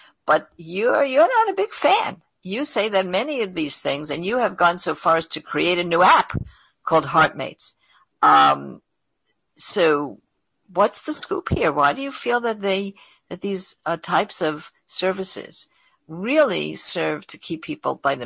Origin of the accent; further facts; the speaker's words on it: Brooklyn, New York, United States; I mean, we're both from Brooklyn.